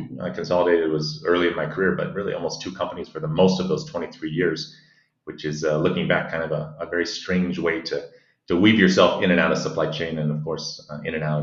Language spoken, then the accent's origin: English; Washington, United States; So again, I'm a proud Northwest native. I grew up in the Kitsap Peninsula, just outside of Seattle, across the water.